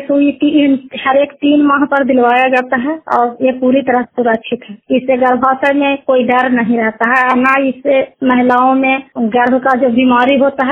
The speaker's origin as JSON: {"language": "Hindi", "town": "Mahkar", "region": "Bihar", "country": "India", "said": "मेरा गांव महकार हुआ थाना चंडी है।"}